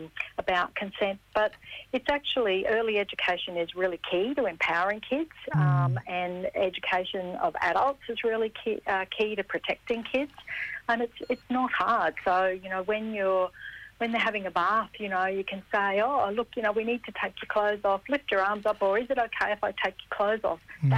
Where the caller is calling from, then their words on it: Brisbane, Queensland, Australia; I'm on Turrbal and Yuggera country in Brizzy.